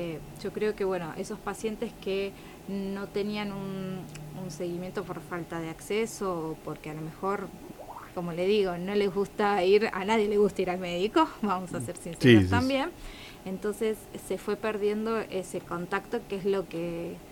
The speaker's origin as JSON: {"language": "Spanish", "region": "Buenos Aires", "country": "Argentina", "tie": "born or raised there", "also_born_or_lived": "Metán", "lives_now": "El Calafate, Argentina", "said": "Yo soy de Buenos Aires, soy oriunda de Buenos Aires"}